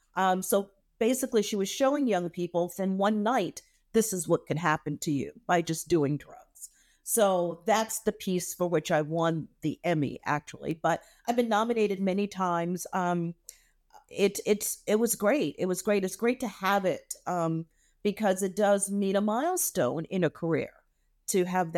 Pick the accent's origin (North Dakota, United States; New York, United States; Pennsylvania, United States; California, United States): New York, United States; Harlem; I'm from New York, Harlem, New York, specifically.